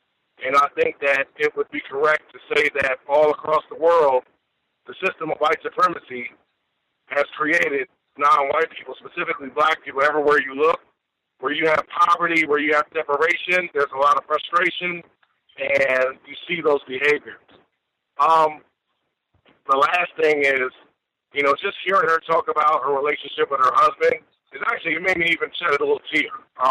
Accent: New York City, New York, United States; I grew up in New York City. I did not grow up in the projects, but I had many acquaintances that did.

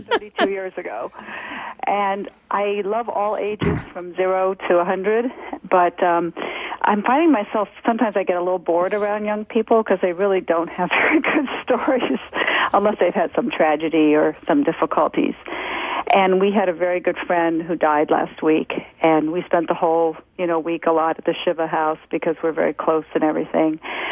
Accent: Los Angeles, California, United States; I grew up in Los Angeles in the 1960s in the suburbs.

